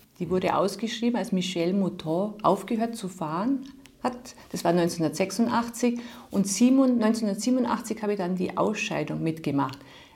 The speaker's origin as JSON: {"language": "German", "town": "Bad Bayersoien", "region": "Bavaria", "country": "Germany", "said": "aus Bad Bayersoen, wo ich herstamme"}